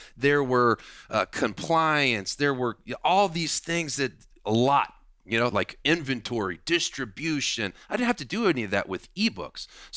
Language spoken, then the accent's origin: English; Indiana, United States; I'm from Indiana, so I'm a little bit of a country guy.